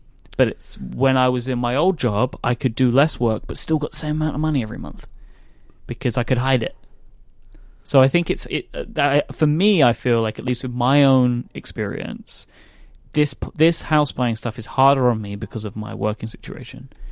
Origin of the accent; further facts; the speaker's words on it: London, United Kingdom; That will also mean I have to get a driving license first, because I don't have one. Because I'm a Londoner.